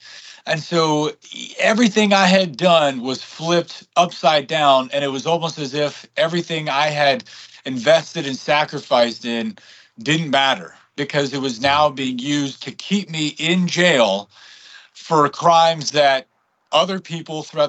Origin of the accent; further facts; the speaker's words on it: Reno, Nevada, United States; So to make a long story short, I was raised in Reno, Nevada, and taught to love what the founding fathers put into motion.